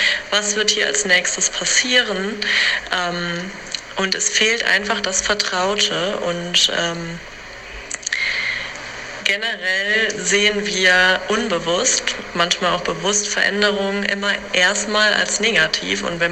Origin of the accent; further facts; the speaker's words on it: Eifel, Germany; Ich komme nämlich aus der Eifel und diese Serie spielt dort.